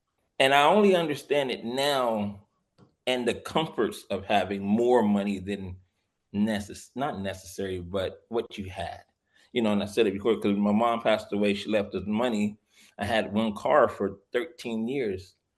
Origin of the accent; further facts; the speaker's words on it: Watts, California, United States; We grew up in Watts.